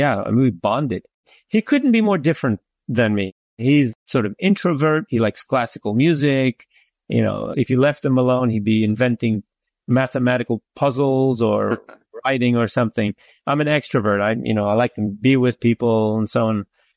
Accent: Japan; I'm from Japan. I'm the publisher of this game.

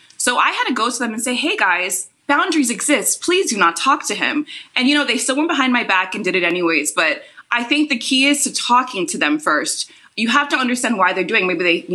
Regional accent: Toronto, Ontario, Canada; But when someone asks again, I'm like, you know what? Okay, fine. I'm from Toronto. I've been living in Toronto my whole life.

